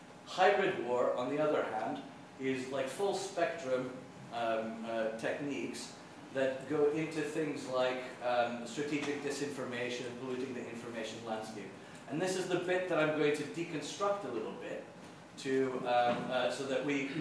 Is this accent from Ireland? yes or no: no; Eastern Finland, Finland; I'm from Eastern Finland. Culturally, we are very aligned and in tune with the Russian people.